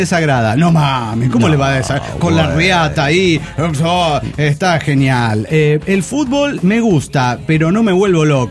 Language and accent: Spanish; Hermosillo, Sonora, Mexico; de Hermosillo, Sonora, México.